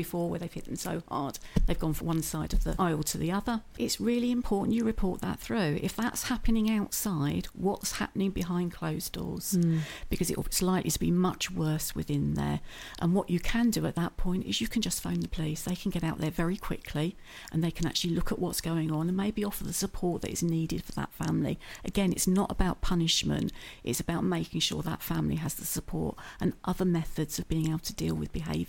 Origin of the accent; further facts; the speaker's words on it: United Kingdom; Yeah, and again, we're British.